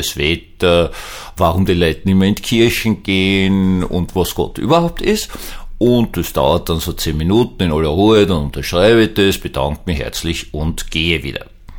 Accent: Austria; Also als Österreicher nähere ich mich gebückt

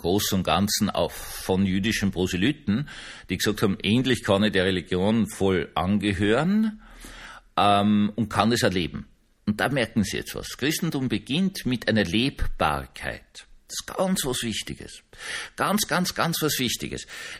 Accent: Vienna, Austria; Ich habe das nur erlebt in meiner Kindheit in Wien-Gumpendorf

